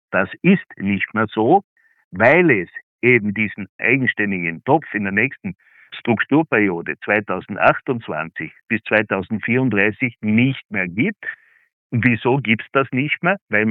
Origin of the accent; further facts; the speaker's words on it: Tyrol, Austria; Wenn Sie sich die Situation der kleinstrukturierten Landwirtschaft, zum Beispiel bei uns in Tirol, anschauen.